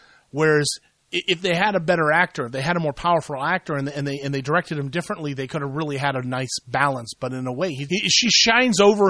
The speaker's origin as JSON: {"language": "English", "town": "Columbus", "region": "Ohio", "country": "United States", "tie": "born or raised there", "said": "I think this weekend it is at my hometown theater, the Gateway Film Center in Columbus, Ohio."}